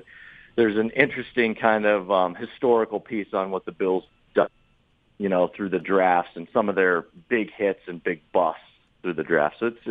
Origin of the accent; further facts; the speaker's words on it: Ohio, United States; I'm actually a Michigan fan, even though I grew up in Ohio, which is a whole other story.